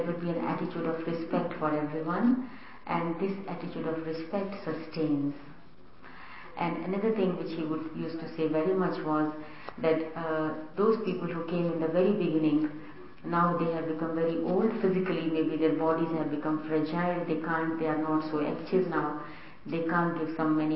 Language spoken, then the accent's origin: English; Delhi, India; I am from originally from Delhi